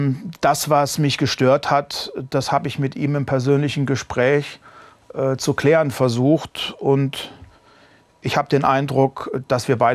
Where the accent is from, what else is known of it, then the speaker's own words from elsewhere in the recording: Germany; Ich bin unmittelbar an der Grenze zur ehemaligen DDR groß geworden, aber eben im westlichen Teil unseres Landes.